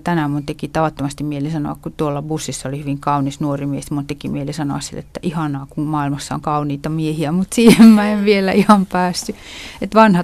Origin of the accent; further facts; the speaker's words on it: Kuopio, North Savo, Finland; tuolla Savossa, mistä olen kotoisin, Kuopiossa.